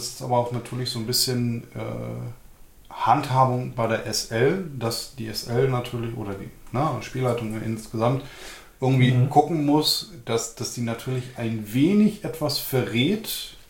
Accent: United States; hallo, ich bin Amerikaner.

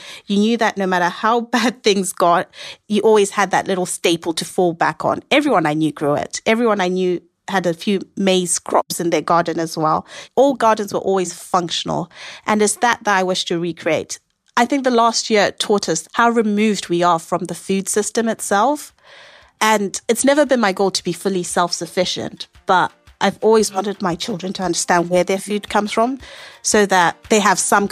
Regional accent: Zimbabwe; moved away; I'm from Zimbabwe, and one of our staple dishes there is something called sadza and muriro

